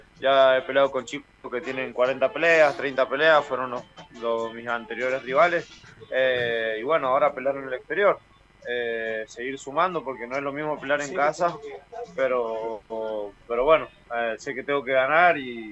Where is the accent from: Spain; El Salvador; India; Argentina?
Argentina; now in England, United Kingdom; Levanté la bandera en el pesaje, como bien argentino, acá en Inglaterra, imagínate